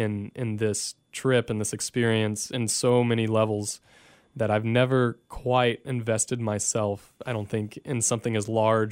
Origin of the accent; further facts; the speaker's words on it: Celina, Texas, United States; Well, I'm from Salina, Texas, a little bitty town just north of Frisco.